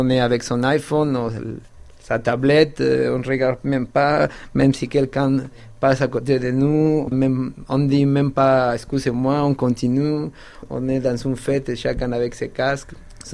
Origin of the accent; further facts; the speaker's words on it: Mexico City, Mexico; now in Paris, France; je viens des grosses villes, je viens de la ville de Mexico et j'habite à Paris.